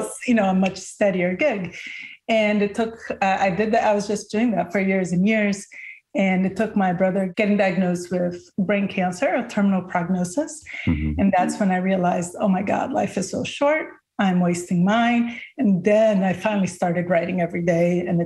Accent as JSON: {"language": "English", "country": "Brazil", "second_language": "English", "moved": "yes", "lives_now": "United States", "said": "I came to the US from Brazil and didn't know any English."}